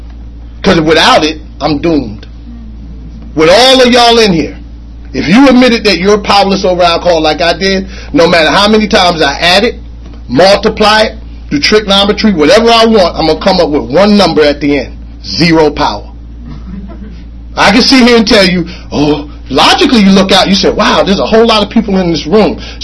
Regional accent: Jersey City, New Jersey, United States; I grew up in Jersey City.

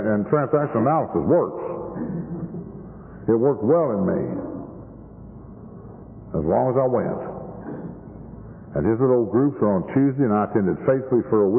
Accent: Oklahoma City, Oklahoma, United States; You see, I was raised in Oklahoma City, and I was just 125 miles from Oklahoma City, and I'm an only child.

